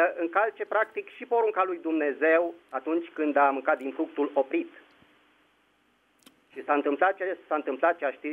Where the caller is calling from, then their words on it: Vatra Dornei, Suceava County, Romania; din Vatra Dornei.